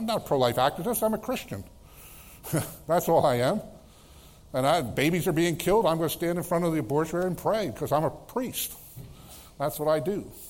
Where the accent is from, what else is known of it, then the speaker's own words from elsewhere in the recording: United States; Now, I'm an American. I'm proud to be American.